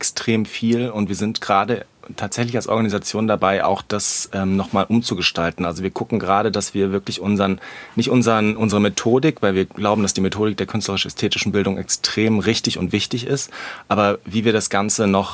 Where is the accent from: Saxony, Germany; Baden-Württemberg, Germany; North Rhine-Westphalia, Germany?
Saxony, Germany; Leipzig; Also ich bin geboren in Leipzig, damals war das noch die ehemalige DDR und 1982 bin ich da geboren und bin noch auch zur Schule gegangen.